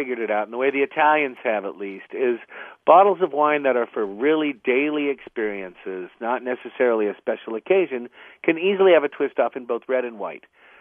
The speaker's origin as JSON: {"language": "English", "region": "Pacific Northwest", "country": "United States", "tie": "born or raised there", "also_born_or_lived": "Spain", "said": "We grew up in the Pacific Northwest, where we more or less lived in what looks like Sunset Magazine. Then we moved to Spain and lived virtually inside the culture of wine and food in Europe"}